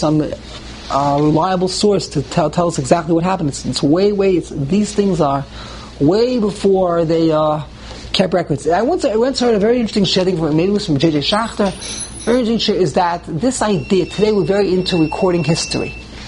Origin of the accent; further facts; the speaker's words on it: Brooklyn, New York, United States; Where do you come from? I said, from Brooklyn. So we're in Brooklyn? From Flatbush. So he says, oh, you're the Flatbusher.